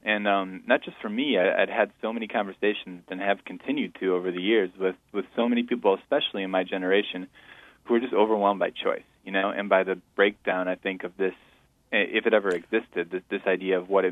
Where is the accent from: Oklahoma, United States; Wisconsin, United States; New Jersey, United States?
Wisconsin, United States; Conover; My hometown is, well, I actually, Conover is the street address, but I kind of live between three small towns up there.